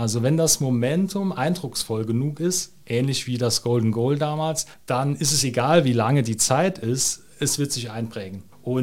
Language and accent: German; Saarland, Germany; Dennis Lück uns ja als Saarländer etwas stolz macht